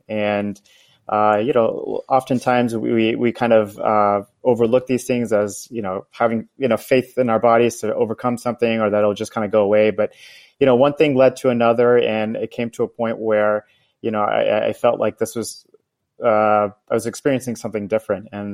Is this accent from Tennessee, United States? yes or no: yes; Nashville, Tennessee, United States; 35 years old and live in the South Bay in the Bay Area. I grew up in Nashville, Tennessee, went to college at Vanderbilt, went to dental school at NYU and graduated in 2012.